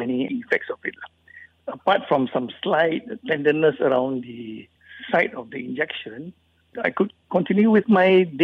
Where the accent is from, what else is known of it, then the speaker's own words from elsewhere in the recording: Kuantan, Pahang, Malaysia; from Kuantan. I'm 70 years of age and I've already gone through my jab.